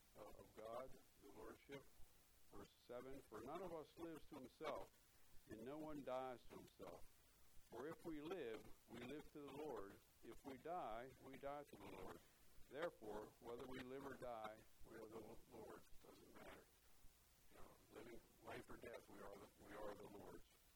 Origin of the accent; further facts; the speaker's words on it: Pennsylvania, United States; Pennsylvania was, I grew up in Pennsylvania. Pennsylvania had some pretty strict blue laws.